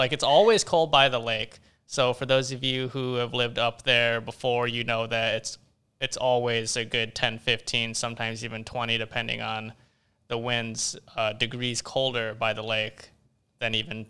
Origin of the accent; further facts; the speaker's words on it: Wisconsin, United States; also born or lived in Florida; Well, I am from Wisconsin, but not originally.